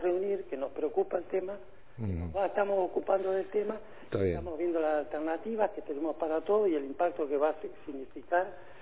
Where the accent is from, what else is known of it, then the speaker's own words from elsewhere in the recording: Río Grande, Tierra del Fuego, Argentina; born there; Nos duele mi ciudad, yo soy fueguino, nací acá en Río Grande